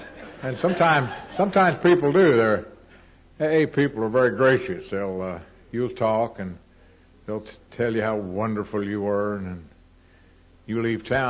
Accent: Louisville, Kentucky, United States; I'm an alcoholic. I come from Louisville, Kentucky.

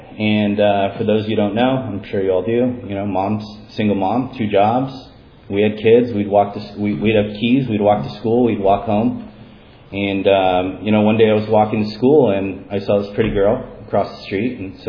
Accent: Los Angeles, California, United States; I was born in Los Angeles, raised by a single mom.

